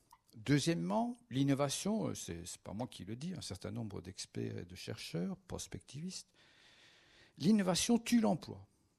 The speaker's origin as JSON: {"language": "French", "region": "Brussels", "country": "Belgium", "said": "Je suis bruxellois, mais j'ai travaillé dans une boîte danoise, j'ai travaillé en Allemagne, j'ai travaillé en Grande-Bretagne."}